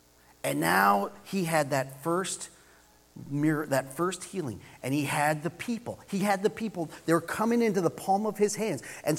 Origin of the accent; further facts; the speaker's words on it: United States; I was, as an American, and you drink your homogenized and pasteurized milk